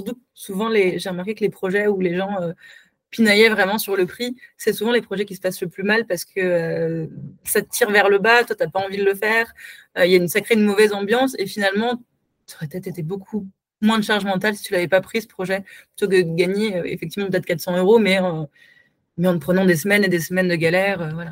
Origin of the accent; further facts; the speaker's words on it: Dijon, Bourgogne-Franche-Comté, France; parce que je viens de Dijon